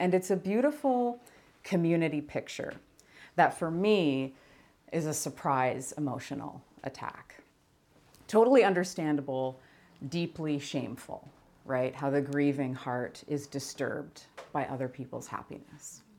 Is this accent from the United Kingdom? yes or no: no; London, Ontario, Canada; I went to Variety Cafe in my hometown of London with the following plan.